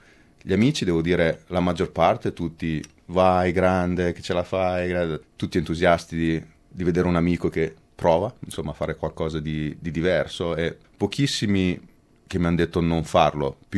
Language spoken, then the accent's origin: Italian; Pesaro, Marche, Italy; moved away as an adult; now in Australia; Allora, sono di Pesaro, ho 36 anni e prima di venire qua lavoravo per una società vicino a Milano che faceva trading di gas liquefatto.